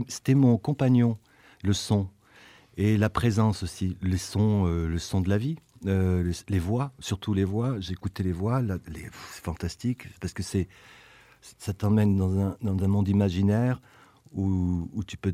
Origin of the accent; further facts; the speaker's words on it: Avignon, Provence-Alpes-Côte d'Azur, France; born there; je ne parle pas mais j'ai un nom allemand. Et je suis né à Avignon, dans le sud de la France